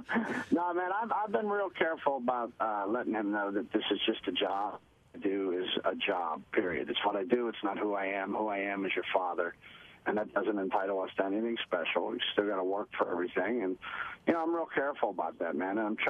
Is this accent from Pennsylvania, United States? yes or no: yes; Pittsburgh, Pennsylvania, United States; because I literally came out of an alley by a dumpster in Pittsburgh to where I'm at now. So anytime my hometown recognizes me, I love it.